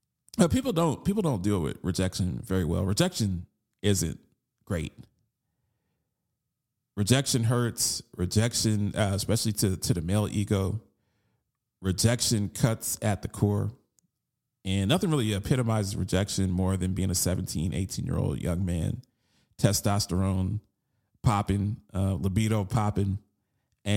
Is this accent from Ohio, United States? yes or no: yes; Columbus, Ohio, United States; one of my best friends growing up in Columbus, Ohio